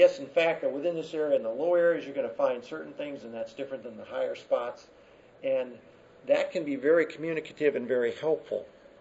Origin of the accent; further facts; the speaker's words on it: Texas, United States; well, shucks, that's the way we've always called it, and because I'm from Texas, that's how it's going to be.